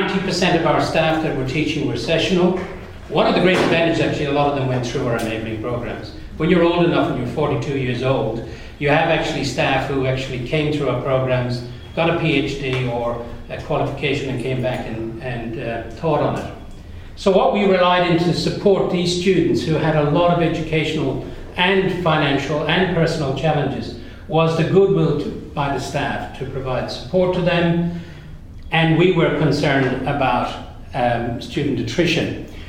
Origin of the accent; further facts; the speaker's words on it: Ireland; everybody loves, because I'm Irish, that I'm in the Elf Centre